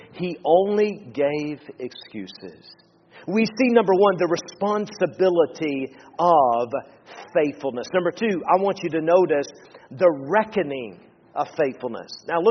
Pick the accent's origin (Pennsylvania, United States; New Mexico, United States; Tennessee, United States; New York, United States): Tennessee, United States; Now, I grew up in Tennessee. We used to often say, well, I reckon so.